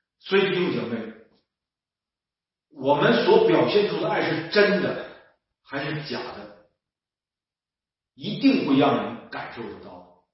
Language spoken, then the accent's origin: Chinese; Northeast China, China; accent: Northeastern Mandarin; 如果用我们东北话，用我们东北话来形容这种厌恶的话，就是膈应